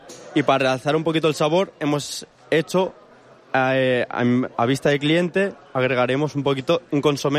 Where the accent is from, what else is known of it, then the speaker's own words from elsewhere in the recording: Alcoy, Valencian Community, Spain; Y provengo de Alcoy y por motivos pues he terminado aquí.